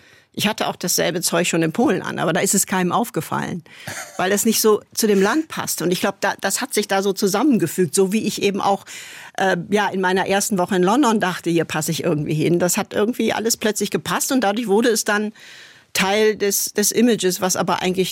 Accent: Germany; als Westdeutsche Polnisch zu lernen, das fanden die ganz toll

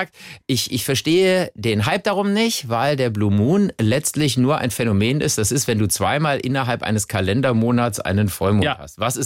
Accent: Cologne, North Rhine-Westphalia, Germany; ich möchte dich kurz mit ein paar Zahlen aus meiner Heimatstadt konfrontieren. Die Stadt Köln

